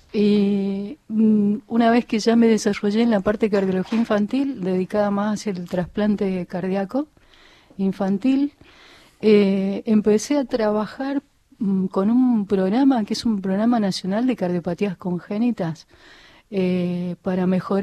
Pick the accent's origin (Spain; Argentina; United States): Argentina; San Juan; born there; now in Buenos Aires, Argentina; Yo nací en San Juan, estudié en Córdoba y hice mis especialidades acá en Buenos Aires.